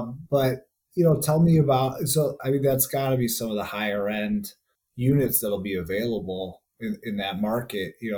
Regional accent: DeKalb, Illinois, United States; I'm from DeKalb, which is an 815 area code

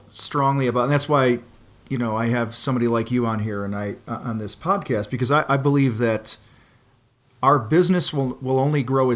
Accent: Chicago, Illinois, United States; I'm from the Chicago area. I traveled the world in the Marine Corps, and my wife and I decided to pack up our stuff earlier this year and move our three kids and us out here.

